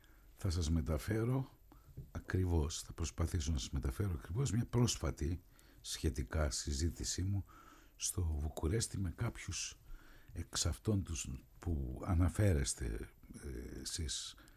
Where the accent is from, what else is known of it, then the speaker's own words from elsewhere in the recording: Thessaloniki, Central Macedonia, Greece; από την ιδιαίτερη πατρίδα μου τη Θεσσαλονίκη